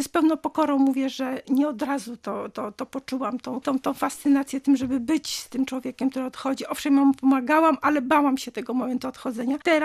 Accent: Lublin Voivodeship, Poland; Ja pochodzę właśnie z bardzo religijnej rodziny. Pochodzę ze wsi, z takiej małej miejscowości. Pochodzę z Lubelszczyzny.

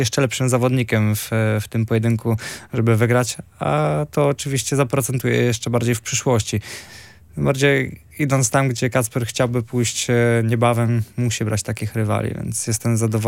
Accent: Gdańsk, Pomeranian Voivodeship, Poland; Gdynia nie jest moim rodzinnym miastem, ja jestem z Gdańska

